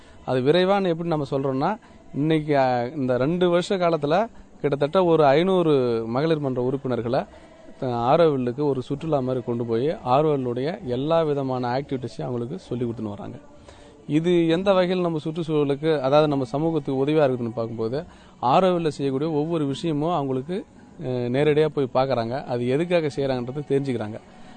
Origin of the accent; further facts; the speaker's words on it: Idaiyanchavadi, Tamil Nadu, India; நான் இடையன்சாடு கிராமத்தை சேர்ந்தவர்.